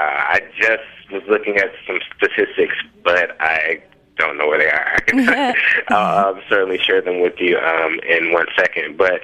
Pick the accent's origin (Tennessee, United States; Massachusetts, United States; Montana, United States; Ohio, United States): Tennessee, United States; Memphis; I grew up in Memphis, Tennessee, like deep south. Mm-hmm. And in Memphis, like the major staple is barbecue.